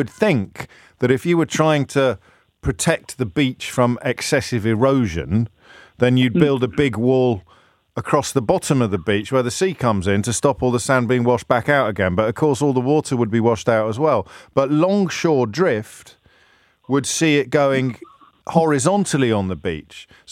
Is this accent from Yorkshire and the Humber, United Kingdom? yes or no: no; Bromsgrove, West Midlands, United Kingdom; I grew up near Bromsgrove. Did you know that?